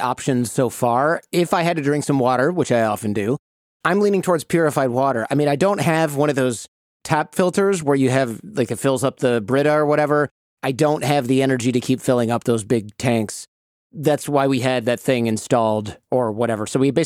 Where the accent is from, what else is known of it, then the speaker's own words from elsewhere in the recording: Michigan, United States; especially compared to the water I grew up with in Michigan that I cannot drink when I go home.